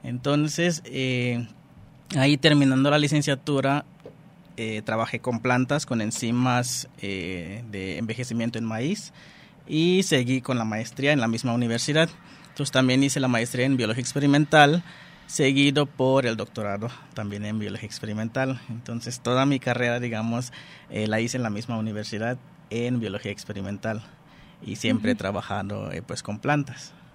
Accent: Suriname; first language nl; Spanish is a second language; moved away as an adult; now in Mexico; Yo soy de Surinam, un país pequeño en Sudamérica. Ahí pequeños somos 500,000 habitantes, bueno son porque ya llevo mucho tiempo acá. Y allá hablamos holandés, entonces primero tuve que aprender español

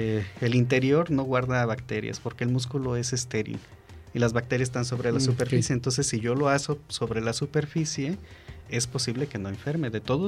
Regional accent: Mexico; la imagen de nosotros como mujalicienses y como mexicanos

